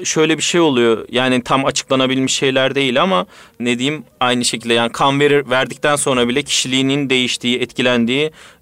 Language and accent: Turkish; Konya, Turkey; born there; now in Istanbul, Turkey; anestezi ve reanimasyon doktoruyum. 1981 Konya doğumluyum. Selçuk Üniversitesi Tıp Fakültesi mezunuyum. Haseki Eğitim Araştırma Hastanesi'nde anestezi eğitimimi aldım. Şimdi İstanbul'da özel bir hastanede devam ediyorum görevime.